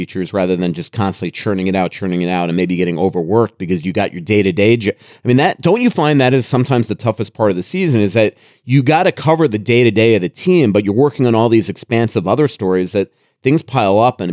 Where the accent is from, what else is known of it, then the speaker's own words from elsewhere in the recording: Florida, United States; I know we're both from Florida